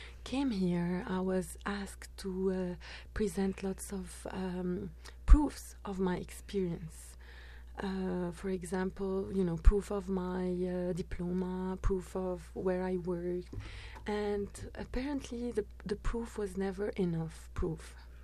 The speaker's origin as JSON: {"language": "English", "town": "Beirut", "region": "Beirut Governorate", "country": "Lebanon", "tie": "born or raised there", "said": "I grew up in Beirut. I was born and grew up in Beirut."}